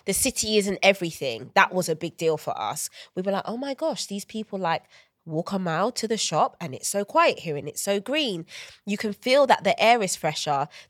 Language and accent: English; London, United Kingdom; I was born and raised in South London